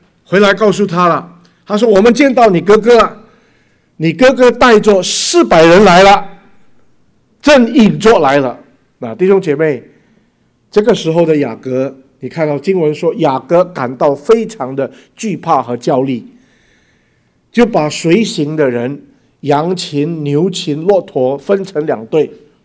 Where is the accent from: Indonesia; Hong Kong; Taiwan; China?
Indonesia; Chinese is a second language; moved away as an adult; also born or lived in Singapore; now in United States; 是印尼华侨，然后我的祖父他从广东到印尼去，然后呢，我是在印尼出世的，印尼长大，所以我的国语是到在新加坡神学院念的啊。然后后来我2000年来到了美国，然后一直到现在。